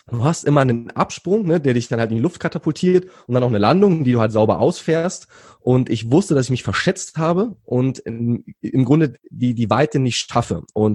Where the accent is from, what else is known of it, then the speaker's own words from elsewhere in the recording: Berlin, Germany; born there; Ich bin gebürtiger Berliner.